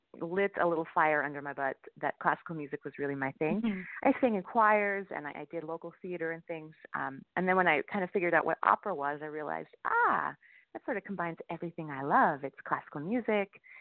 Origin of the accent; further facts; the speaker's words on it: Bismarck, North Dakota, United States; So I started playing violin when I was 8 and I grew up in Bismarck, North Dakota.